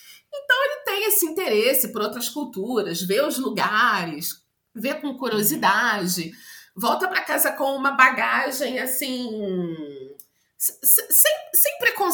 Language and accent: Portuguese; Brazil; now in Italy; Tem algumas mães italianas, mas tem uma mãe colombiana, tem eu sou brasileira, no, no, na classe das crianças, né?